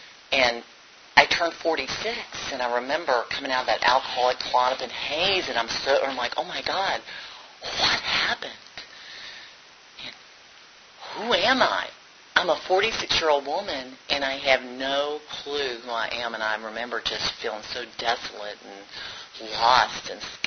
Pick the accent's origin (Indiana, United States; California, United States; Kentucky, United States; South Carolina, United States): Kentucky, United States; Owensboro; accent: Kentucky; that twang you hear is a Kentucky accent. I grew up in Owensboro, Kentucky